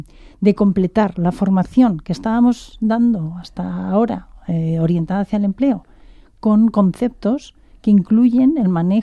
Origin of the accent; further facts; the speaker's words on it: Madrid, Community of Madrid, Spain; Yo soy de Madrid y encantada de estar aquí, por cierto.